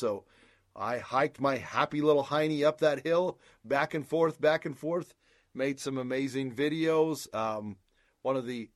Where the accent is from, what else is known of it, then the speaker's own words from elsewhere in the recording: Pahrump, Nevada, United States; I grew up in Pahrump, Nevada, and then I went to college.